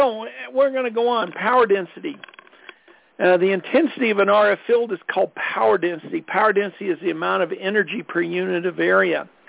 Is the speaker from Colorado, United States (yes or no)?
yes; Colorado, United States; from Colorado.